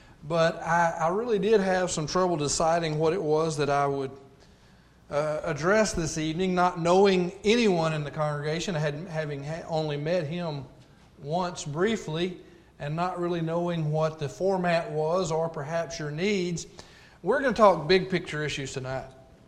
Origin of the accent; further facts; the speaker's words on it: Texas, United States; As was mentioned, I am from Texas.